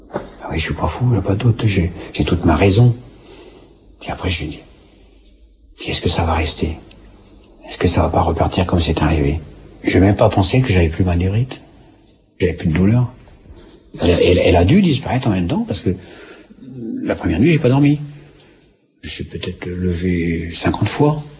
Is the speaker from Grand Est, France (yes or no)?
no; Hauts-de-France, France; Je suis pas du Midi. Je suis originaire de la Picardie, à quelques kilomètres d'Amiens, petit village de 2300 habitants.